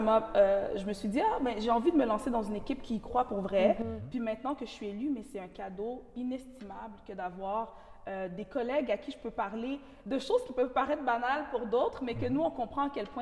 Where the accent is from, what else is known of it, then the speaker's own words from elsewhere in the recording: Quebec City, Quebec, Canada; pour moi, ayant grandi au Québec, à Québec, où j'étais souvent la seule noire